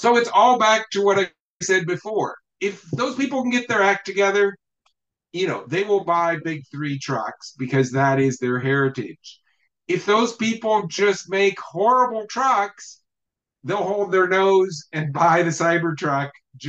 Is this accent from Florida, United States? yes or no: no; Iowa, United States; I grew up in Iowa. I know the culture of those people